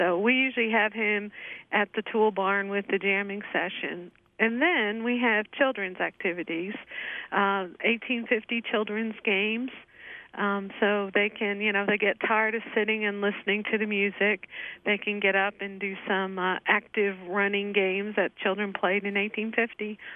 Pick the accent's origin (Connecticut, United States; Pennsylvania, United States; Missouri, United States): Pennsylvania, United States; And I know they say that different, but I'm from Pennsylvania, and that's how we say it.